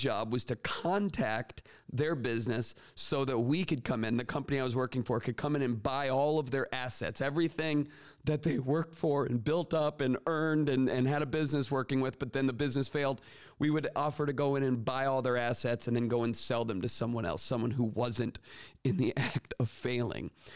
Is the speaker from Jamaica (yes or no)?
no; Florida, United States; moved away as an adult; also born or lived in Michigan; And I grew up in Florida. I went to Florida State University, but right after college, I moved to Michigan with my new bride.